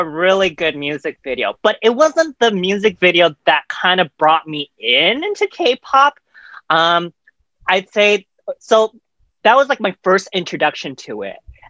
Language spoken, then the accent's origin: English; Merced, California, United States; So I was born in Merced, California. And it's kind of like this very small town in the middle of California, where it was pretty predominantly white.